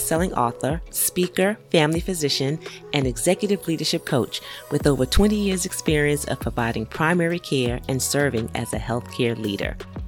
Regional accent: Brooklyn, New York, United States; because I'm also a Brooklynite. So I was born and raised in Brooklyn.

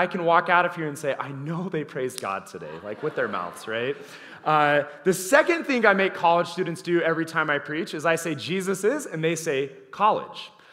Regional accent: Clinton, Utah, United States; I was raised as nothing in Utah. I had no religious background. I was a confused 16, 17-year-old, and at 18, I became a Christian at my local church. I was raised in Clinton, Utah.

